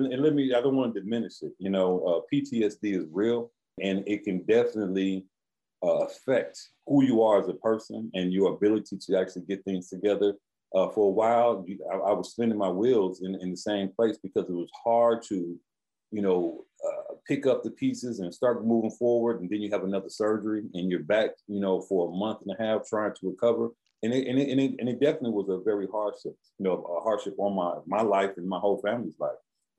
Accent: Milwaukee, Wisconsin, United States; We're all from Milwaukee. All our family is here.

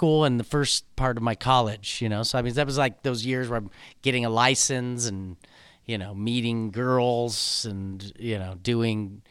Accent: Denver, Colorado, United States; born there; also born or lived in Dallas / Louisville / St. Louis; now in Southern California, United States; I was born in Denver, and then I lived in Dallas and Louisville.

